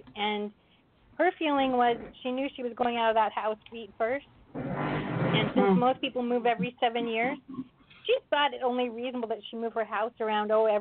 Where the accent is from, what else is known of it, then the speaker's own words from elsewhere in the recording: Pasadena, California, United States; I am calling from Los Angeles, Pasadena area. Not Pasadena, Texas. Pasadena, Los Angeles.